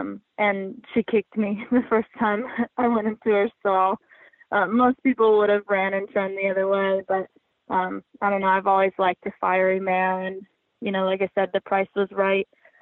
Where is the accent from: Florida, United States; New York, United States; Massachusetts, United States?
New York, United States; Yeah, so I'm from Western New York, and there's just not really a huge market for sport horses up there.